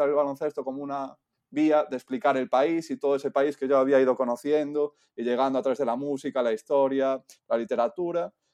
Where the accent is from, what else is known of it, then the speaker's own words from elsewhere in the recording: A Coruña, Galicia, Spain; Yo nací en Galicia y me crié en Coruña, estudié periodismo en Santiago.